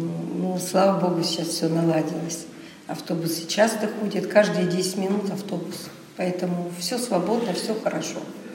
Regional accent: Kronstadt, Saint Petersburg, Russia; я всегда говорила, я из Кронштадта, и все.

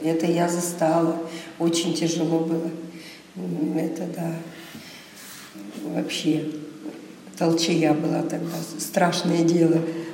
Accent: Kronstadt, Saint Petersburg, Russia; я всегда говорила, я из Кронштадта, и все.

